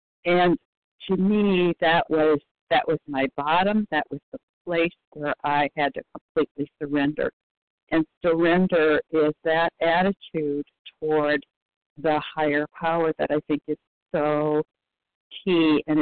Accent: Michigan, United States; I'm from Michigan.

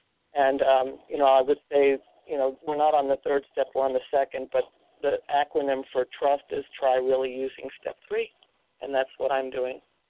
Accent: Iowa, United States; I'm from Iowa, very grateful, recovered.

